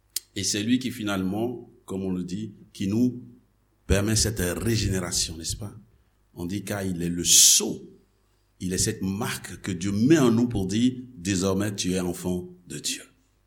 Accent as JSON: {"language": "French", "country": "Côte d’Ivoire", "said": "l'entend en Yakuba de chez moi en Côte d'Ivoire"}